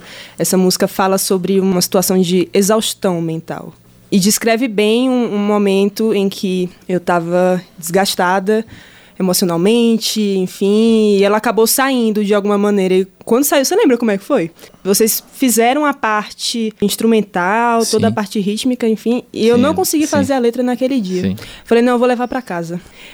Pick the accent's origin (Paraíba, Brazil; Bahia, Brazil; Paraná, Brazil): Bahia, Brazil; accent: Bahian; now in Brasília, Brazil; quando eu tô aqui em Brasília, o povo fala, ah, seu sotaque baiano. Quando eu tô lá, eu falo, nossa, você tá falando igual o povo de Brasília.